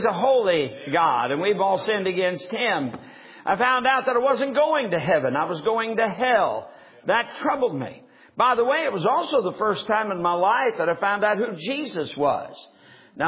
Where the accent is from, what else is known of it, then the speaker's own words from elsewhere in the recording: Michigan, United States; But I was brought up in Michigan. I was born in Michigan, as a matter of fact, just 7 days after Brother Green, as he mentioned.